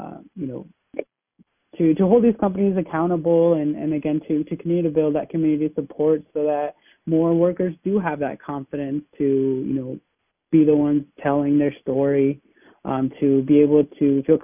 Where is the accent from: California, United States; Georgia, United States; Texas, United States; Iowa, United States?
Iowa, United States; Sioux City; So I'm from Sioux City, Iowa. That's the tri-state area there of South Dakota, Nebraska, and Iowa.